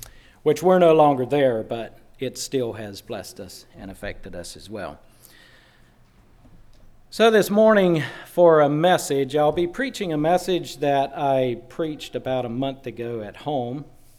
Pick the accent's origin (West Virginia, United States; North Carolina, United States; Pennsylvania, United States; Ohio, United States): North Carolina, United States; Reuben was correct that we are from North Carolina, from a new congregation.